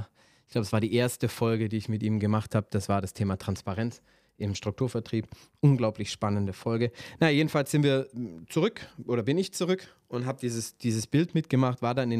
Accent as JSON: {"language": "German", "town": "Stuttgart", "region": "Baden-Württemberg", "country": "Germany", "tie": "born there", "said": "0711 ist meine Heimat. Ich bin gebürtiger Stuttgarter, das kennen viele von mir."}